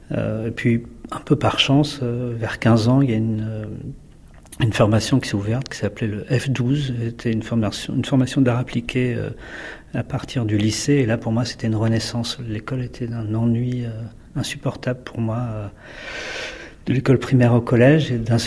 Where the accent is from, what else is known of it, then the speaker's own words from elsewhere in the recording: Brittany, France; J'avais envie de faire autre chose et j'ai quitté la Bretagne avec beaucoup de plaisir.